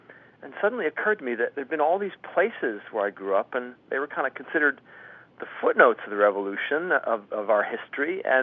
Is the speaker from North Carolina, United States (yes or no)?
no; New York, United States; also born or lived in New Jersey; now in Oregon, United States; Well, I grew up in New York and New Jersey, in Queens, Long Island, New Jersey. I've lived in many boroughs, not all. And then the other thing was I moved to Oregon, where my wife's from.